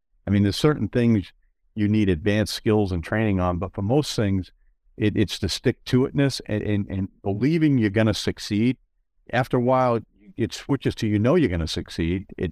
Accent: Boston, Massachusetts, United States; you know, I grew up in around Boston, and I enjoyed living there, and just enjoyed my time in Boston in the late 70s and early 80s

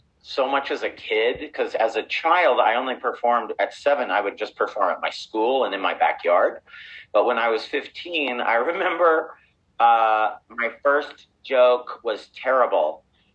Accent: Ridgecrest, California, United States; So I grew up in a small town called Ridgecrest, California. It's out in the middle of nowhere. It's a Navy base called China Lake. It's attached to it.

